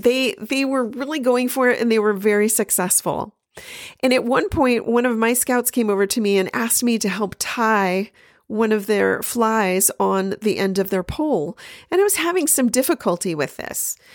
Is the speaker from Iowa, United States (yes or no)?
no; Los Angeles, California, United States; And recognize I'm from Los Angeles